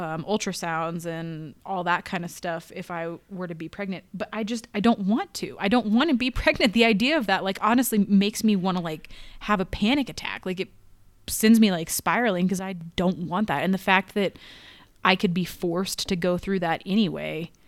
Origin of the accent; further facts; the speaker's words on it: Missouri, United States; I grew up in Missouri. I grew up Catholic, as we've discussed.